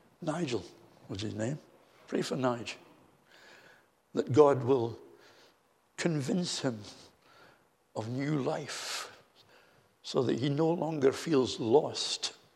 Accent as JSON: {"language": "English", "region": "Scotland", "country": "United Kingdom", "tie": "born or raised there", "said": "when I was growing up in Scotland, it was so bad on a Sunday"}